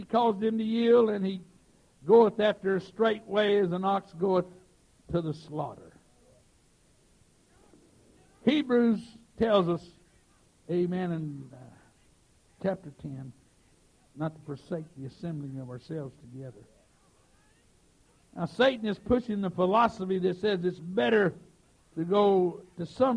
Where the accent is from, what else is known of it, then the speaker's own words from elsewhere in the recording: Oklahoma, United States; I said, "I'm from Oklahoma. We don't pull no punches. Hit me."